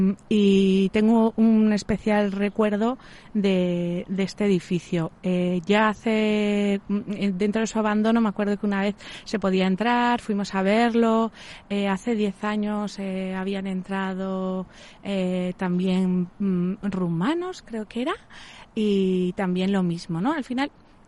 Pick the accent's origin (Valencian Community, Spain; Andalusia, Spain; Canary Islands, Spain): Canary Islands, Spain; Guía; now in San Sebastián, Spain; yo soy de Guía y vine aquí hace 4 años